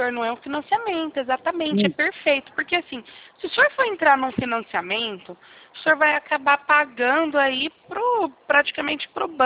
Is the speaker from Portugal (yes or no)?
no; Bebedouro, São Paulo, Brazil; Sim, sou de Bebedouro